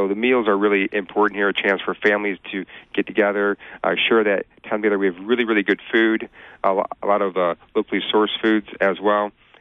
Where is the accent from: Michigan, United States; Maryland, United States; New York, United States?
Michigan, United States; Detroit; You know, I'm from the Detroit area, but I have to say northwest part of Michigan is beautiful.